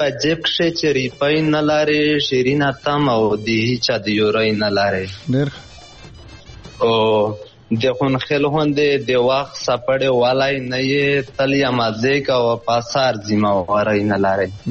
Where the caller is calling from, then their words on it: Dubai, United Arab Emirates; من هر والیا در سره د دبی نه